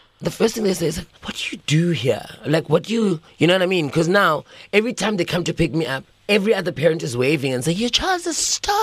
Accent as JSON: {"language": "English", "town": "Umlazi", "region": "KwaZulu-Natal", "country": "South Africa", "tie": "born there", "said": "I was born in Umlazi."}